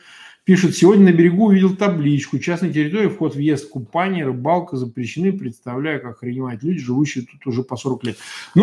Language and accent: Russian; Samara, Samara Oblast, Russia; born there; Я сам не москвич. Я родился в Самаре.